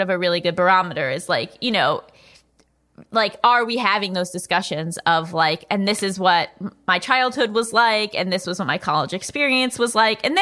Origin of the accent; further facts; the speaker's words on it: New York, United States; Like, I grew up in New York.